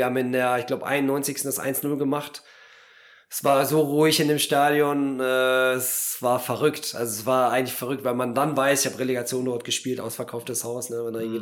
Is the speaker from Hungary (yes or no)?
no; Poland; German is a second language; now in Germany; ich bin in Polen geboren.